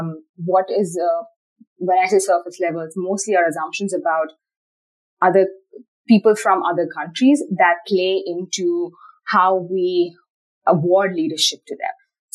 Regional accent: India; I'm from India, right? And in India, for instance, humility is a very highly valued trait.

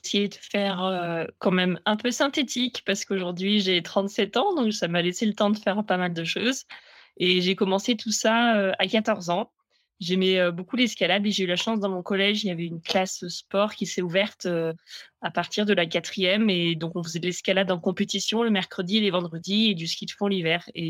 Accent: Auvergne-Rhône-Alpes, France; j'ai grandi en Haute-Savoie. Donc là-bas, il y a pas mal de montagnes. Moi, j'étais au fond de la vallée

